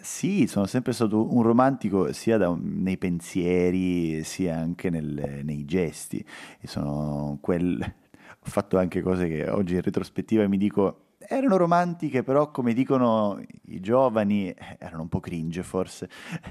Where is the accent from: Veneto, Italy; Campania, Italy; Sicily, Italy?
Sicily, Italy; Catania; Sono nato e cresciuto a Catania, che per certi versi non è assolutamente una città di provincia, perché è una città grande, è una metropoli, è enorme, però per altri lo è.